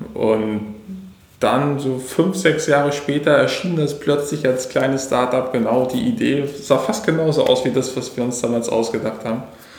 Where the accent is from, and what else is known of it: Graal-Müritz, Mecklenburg-Vorpommern, Germany; now in Rostock, Germany